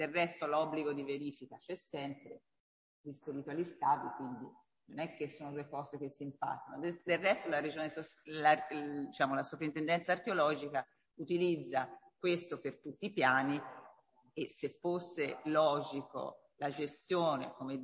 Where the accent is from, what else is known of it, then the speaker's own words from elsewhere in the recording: Altopascio, Tuscany, Italy; per esempio io vengo dal territorio d'Alto Pascio dove c'era una mega area vincolata